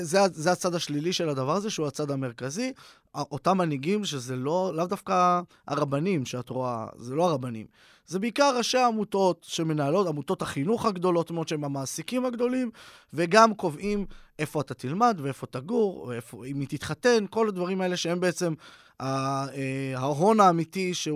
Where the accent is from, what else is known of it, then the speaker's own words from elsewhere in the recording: Beit Shemesh, Jerusalem District, Israel; ברמת בית שמש, השכונה שבה גדלתי